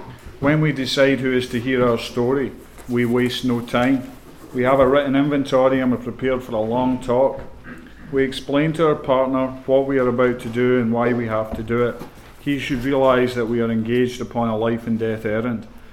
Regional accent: Scotland, United Kingdom; I grew up in Scotland. It rains there all the time.

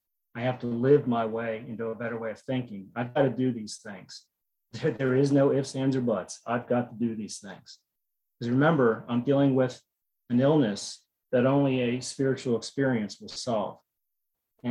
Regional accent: Baltimore, Maryland, United States; also born or lived in York, Pennsylvania; I'm from Baltimore originally, and I got sober up in York, Pennsylvania, extended treatment. And I later moved up there, and I took a job up there and everything.

